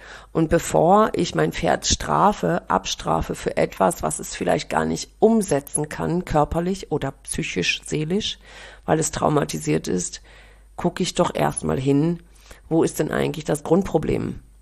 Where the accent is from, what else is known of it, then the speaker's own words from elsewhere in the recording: North Rhine-Westphalia, Germany; Ich komme ja hier aus dem Raum NRW.